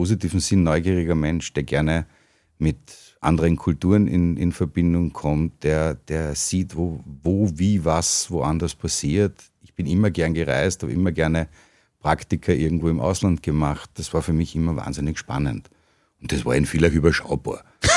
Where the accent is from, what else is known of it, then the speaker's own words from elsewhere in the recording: Villach, Carinthia, Austria; Ich bin gebürtiger Villacher und auch noch sehr tief verwurzelt in meiner Heimatstadt.